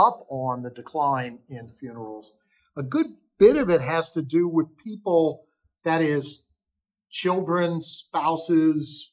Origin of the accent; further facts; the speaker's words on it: Washington, D.C. area, United States; about growing up in the suburbs of DC. So I'm not Irish myself, surrounded by Irish.